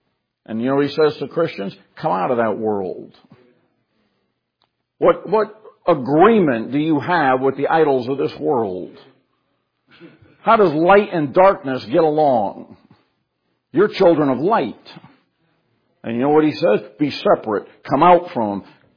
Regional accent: Connecticut, United States; also born or lived in Massachusetts; You know, where I grew up in Connecticut and where I was born in Massachusetts, all of New England is filled with rocks.

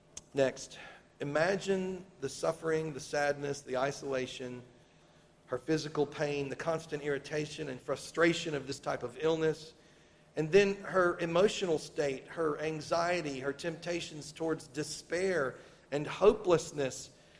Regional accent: Tennessee, United States; Yeah, I'm from Tennessee. You know my math.

